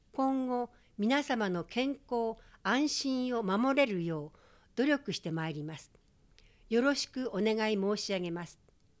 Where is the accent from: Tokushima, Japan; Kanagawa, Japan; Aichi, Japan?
Aichi, Japan; Okazaki; 愛知県岡崎市から参りました